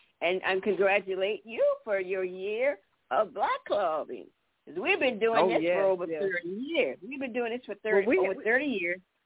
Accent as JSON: {"language": "English", "town": "New Orleans", "region": "Louisiana", "country": "United States", "said": "see, I'm from New Orleans, and coming from New Orleans in the South, we were neighbors, and we shared"}